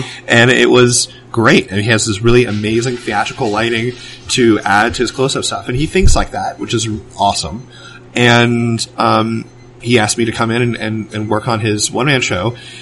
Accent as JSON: {"language": "English", "town": "Orlando", "region": "Florida", "country": "United States", "tie": "born or raised there", "lives_now": "Los Angeles, United States", "said": "Born and raised in Orlando, yeah."}